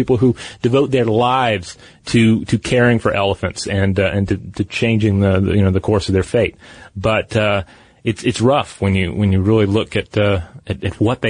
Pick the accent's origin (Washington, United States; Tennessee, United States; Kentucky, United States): Tennessee, United States; The first I'm going to mention because it exists in my home state of Tennessee